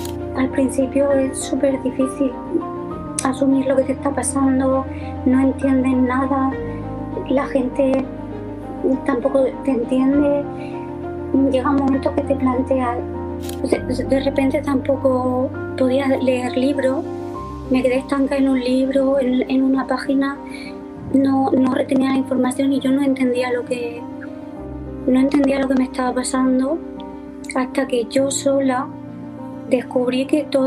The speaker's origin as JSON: {"language": "Spanish", "town": "Torrevieja", "region": "Valencian Community", "country": "Spain", "said": "soy de Torrevieja, Alicante."}